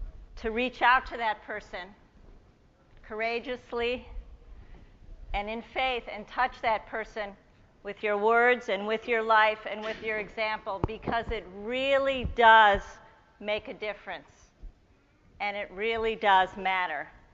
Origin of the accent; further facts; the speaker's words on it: Chicago, Illinois, United States; I was raised in Chicago, and my grandparents raised lots of money for the state of Israel. But my whole upbringing was really about being Jewish.